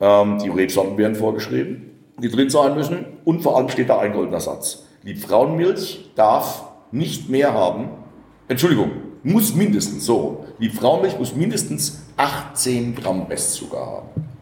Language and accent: German; Rhineland-Palatinate, Germany; ich bin am Rhein, ich darf das, ich bin Pfälzer.